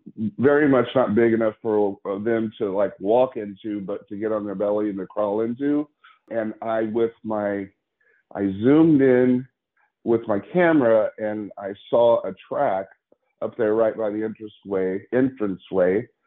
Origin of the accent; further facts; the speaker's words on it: Florida, United States; I grew up in Florida. We moved there when I was 8, and we were in a very wild area.